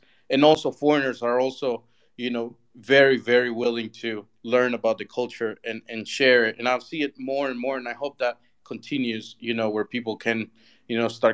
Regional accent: El Salvador; also born or lived in United States; I was born in El Salvador, but I grew up here, but then I lived 21 years in the U.S. and then I moved back here.

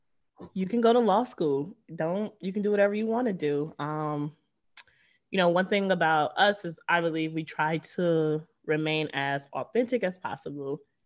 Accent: Chicago, Illinois, United States; now in St. Louis, United States; I'm from Chicago, Southside.

